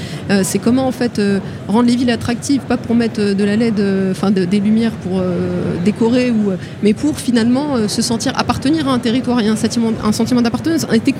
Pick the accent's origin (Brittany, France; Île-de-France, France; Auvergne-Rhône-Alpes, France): Île-de-France, France; Mantes-la-Jolie; moi, je suis née, j'ai grandi dans le Val-Fouré, une autre ZUS très sensible.